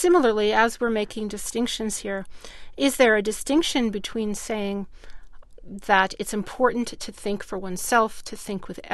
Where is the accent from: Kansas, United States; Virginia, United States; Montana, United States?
Virginia, United States; Gloucester; I've been invited to speak at a church in my hometown of Gloucester, Virginia